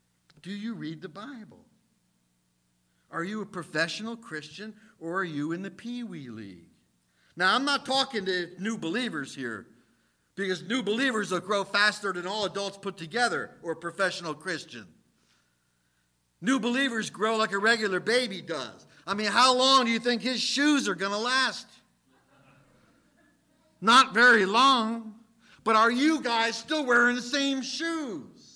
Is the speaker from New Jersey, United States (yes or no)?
yes; New Jersey, United States; Reminds me of something from growing up in Jersey.